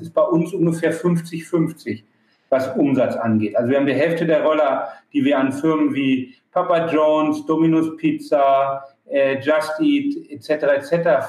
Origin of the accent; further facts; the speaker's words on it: Germany; Ich bin Deutscher. Ich bin vor 20 Jahren nach Barcelona gegangen